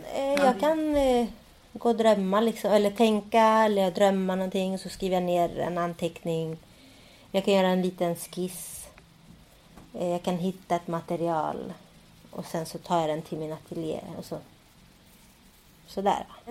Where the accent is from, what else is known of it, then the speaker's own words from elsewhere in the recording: Sweden; Jag är ju uppväxt i Sverige liksom.